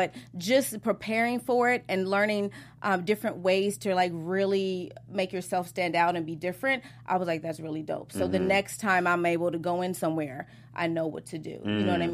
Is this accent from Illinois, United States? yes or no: yes; Chicago, Illinois, United States; now in Los Angeles, United States; I'm from, you know, we're from Chicago, so right. we're going to survive wherever we go.